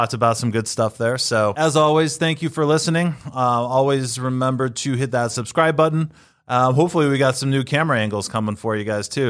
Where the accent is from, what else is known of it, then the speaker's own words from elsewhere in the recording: United States; So I'm an American. I live in America. I want all Americans to prosper.